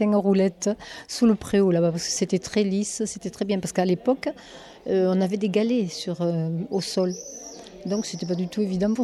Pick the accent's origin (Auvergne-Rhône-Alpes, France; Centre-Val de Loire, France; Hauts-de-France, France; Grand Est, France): Hauts-de-France, France; Alette; je suis née à Alette. Ouais, ça va faire bientôt 70 ans. Et ouais, je n'ai jamais quitté Alette. J'ai fait ma vie ici, j'ai travaillé ici.